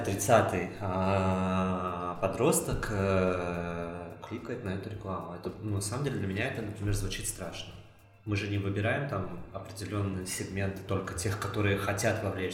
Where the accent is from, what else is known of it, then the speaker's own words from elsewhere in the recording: Voronezh, Voronezh Oblast, Russia; born there; А я так как родился в Воронеже